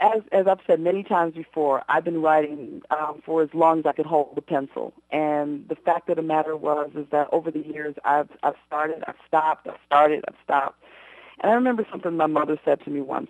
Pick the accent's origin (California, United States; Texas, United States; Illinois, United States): Illinois, United States; Chicago; now in -; So I try not to let too much time pass before I get home to my hometown, the Windy City.